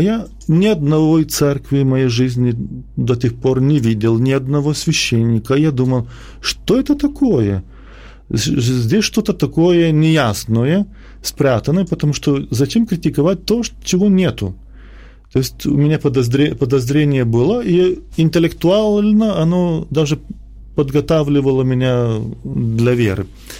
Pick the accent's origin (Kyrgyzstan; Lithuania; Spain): Lithuania; Klaipėda, Klaipėda County; они меня крестили, когда мне был годик, но в другом городе, не в моем родном городе, в Клайпеде.